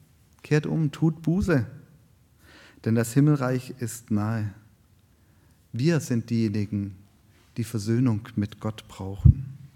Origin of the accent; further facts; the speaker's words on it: Baden-Württemberg, Germany; ich bin ja gebürtiger Schwabe.